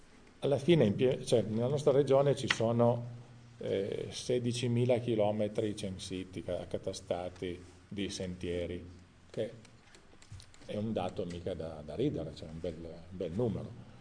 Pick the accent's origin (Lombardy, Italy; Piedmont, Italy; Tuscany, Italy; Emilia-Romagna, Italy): Piedmont, Italy; Settimo Torinese; io sono di Settimo Torinese